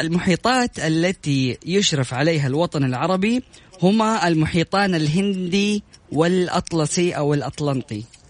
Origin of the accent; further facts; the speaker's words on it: Saudi Arabia; وطبعا أكيد عندنا في السعودية متاجر عديدة